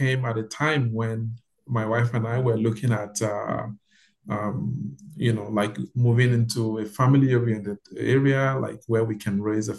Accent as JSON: {"language": "English", "country": "Nigeria", "moved": "yes", "lives_now": "Toronto, Canada", "said": "I'm from Nigeria. Yes, I'm from Nigeria."}